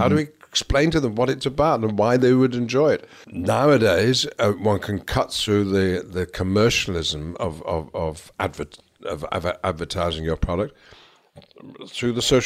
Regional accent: North West England, United Kingdom; It's true he's from Yorkshire and I'm from Lancashire

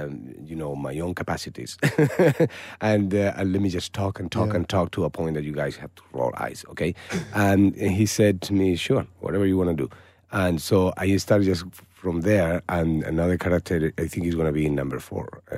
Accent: Malaga, Andalusia, Spain; Picasso was born in my hometown in Malaga.

